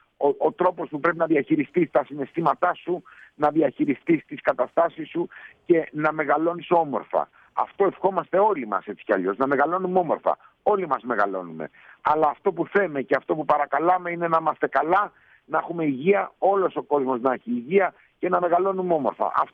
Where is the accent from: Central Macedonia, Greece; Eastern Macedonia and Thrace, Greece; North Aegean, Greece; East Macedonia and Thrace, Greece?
North Aegean, Greece; Chios; Είμαι από τη Χίο, ναι, είμαι από τη Χίο. Εκεί γεννήθηκα, εκεί μεγάλωσα, όλη μου οικογένεια από πάπου προς πάπου.